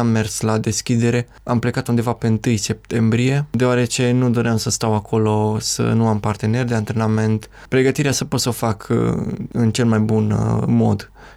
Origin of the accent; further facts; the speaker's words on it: Sălaj County, Romania; M-am născut în Sălaj, am crescut în Sălaj, dar aici m-am dezvoltat din punct de vedere sportiv. Aici locuiesc.